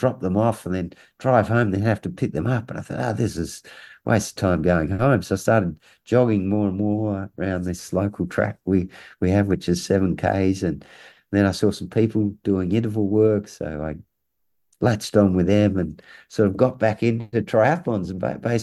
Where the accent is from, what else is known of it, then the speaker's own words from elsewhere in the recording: Launceston, Tasmania, Australia; He comes from my hometown of Launceston in Tasmania.